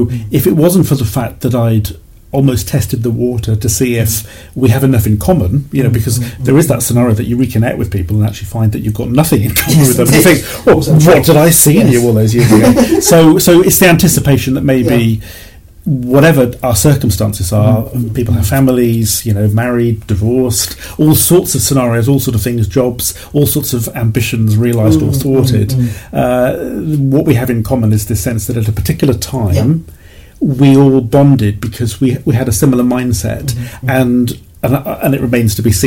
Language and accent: English; Cardiff, Wales, United Kingdom; I'm from Cardiff originally